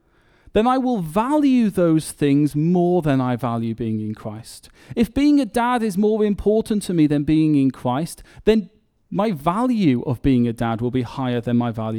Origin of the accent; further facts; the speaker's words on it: England, United Kingdom; I'm English. I'm white. I'm male.